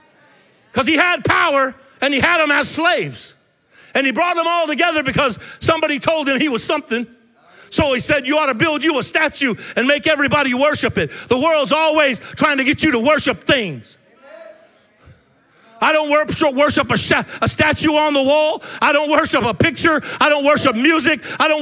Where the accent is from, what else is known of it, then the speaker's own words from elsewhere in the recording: Arizona, United States; I've been smitten by it a few times growing up in Arizona.